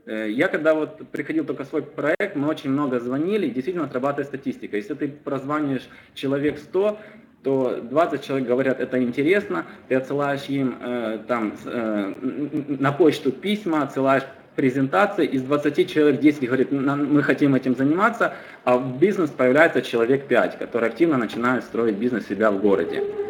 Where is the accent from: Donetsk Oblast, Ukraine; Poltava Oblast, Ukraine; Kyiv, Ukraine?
Kyiv, Ukraine; Я сам из Киева приезжал